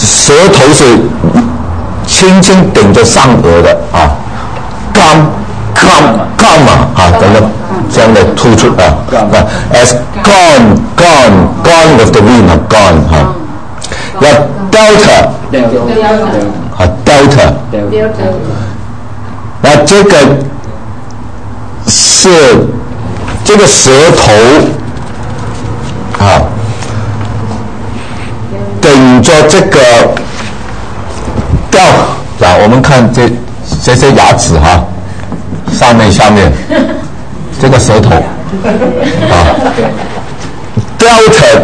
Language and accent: Chinese; China; 我们中国人唱英文诗歌，老美听不懂的，因为我们的子音口型不清楚啊